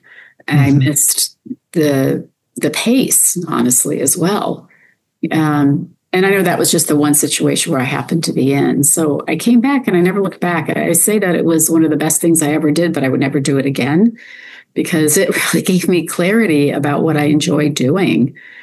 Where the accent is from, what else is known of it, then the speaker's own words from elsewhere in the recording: Rockville, Maryland, United States; also born or lived in Texas; Well, I actually grew up, for the most part, right outside of Washington, D.C. in Rockville, Maryland. But my mom's family is from Texas. I was actually born in Texas.